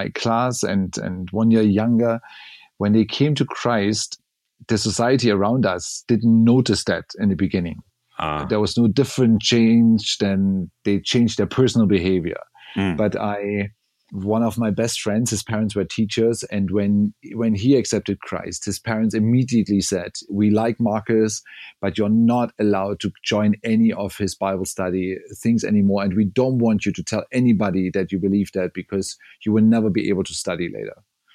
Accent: East Germany, Germany; growing up in East Germany made me, even though I come from a Christian family, made me always somebody who believed that Europe was completely unreached.

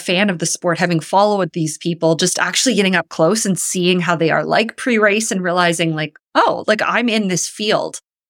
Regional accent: Canada; even though I'm Canadian, I just don't love it.

